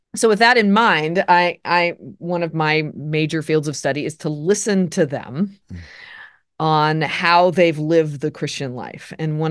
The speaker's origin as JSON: {"language": "English", "region": "Colorado", "country": "United States", "tie": "born or raised there", "said": "So I'm originally from Colorado. So that's in the West, not the Midwest, the West in the United States. I grew up right in front of the Rocky Mountains."}